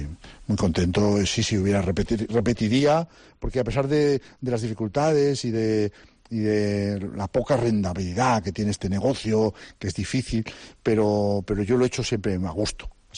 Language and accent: Spanish; Valladolid, Castile and León, Spain; now in Santander, Spain; soy de Valladolid, donde hay un festival en una ciudad muy cinéfila, con la Semin